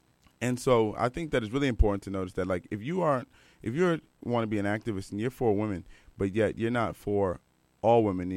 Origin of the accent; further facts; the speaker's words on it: Washington, District of Columbia, United States; If you don't know, I'm from Washington, D.C. area